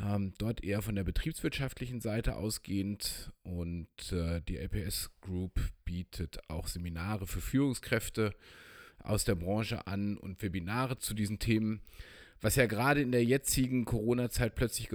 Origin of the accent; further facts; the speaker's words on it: Gelsenkirchen, North Rhine-Westphalia, Germany; born there; ich bin ja in Gelsenkirchen geboren, daher habe ich auch irgendwie eine ganz natürliche Distanz zu der Stadt Dortmund